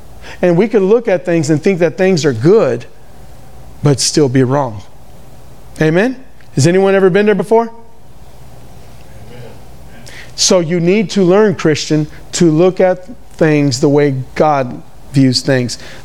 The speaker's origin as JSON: {"language": "English", "town": "Houston", "region": "Texas", "country": "United States", "said": "I'm from Northside Houston. I know how it's like."}